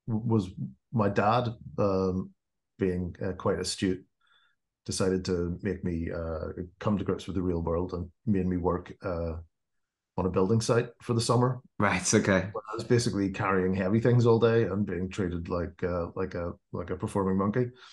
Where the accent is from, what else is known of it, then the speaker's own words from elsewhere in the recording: Belfast, Northern Ireland, United Kingdom; moved away; I was desperate to get out of Northern Ireland at the time. I was growing up around Belfast in the middle of the bad old days.